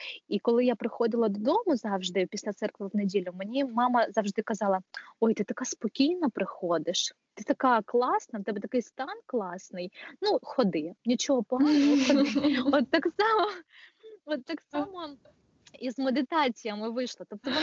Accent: Cherkasy, Cherkasy Oblast, Ukraine; Київ, я сама родом з Черкас

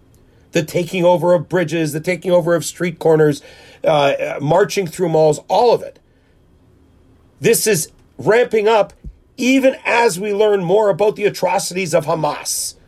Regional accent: Winnipeg, Manitoba, Canada; this podcast focused on my hometown here in Winnipeg.

